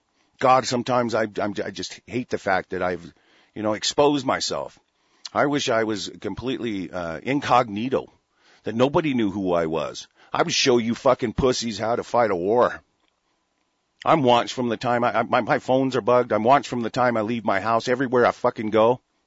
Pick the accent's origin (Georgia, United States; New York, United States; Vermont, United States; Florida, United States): Florida, United States; born there; You know, my family, I was born in Florida, but I guarantee you I was conceived in West Virginia. This is where my family comes from.